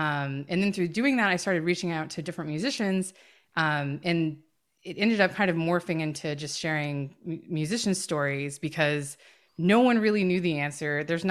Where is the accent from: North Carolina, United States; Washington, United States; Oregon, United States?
North Carolina, United States; Durham; So I grew up in the Durham, Chapel Hill, North Carolina area.